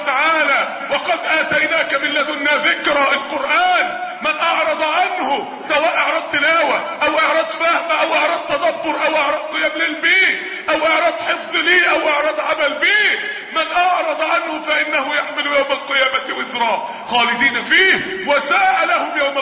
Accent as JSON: {"language": "Arabic", "town": "Mansoura", "region": "Dakahlia", "country": "Egypt", "said": "نقلوه على المستشفى عندنا في المنصورة في الطوارئ"}